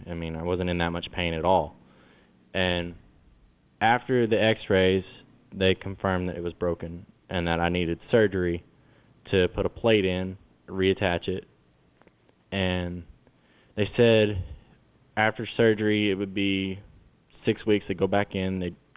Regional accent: Roland, Oklahoma, United States; I'm from Roland, Oklahoma.

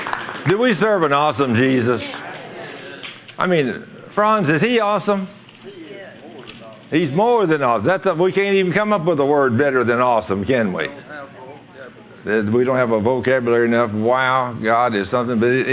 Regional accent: Goldthwaite, Texas, United States; we lived in Goldsway, Texas, and I was raised in Goldsway, Texas, and that's only 100 miles from Austin, Texas.

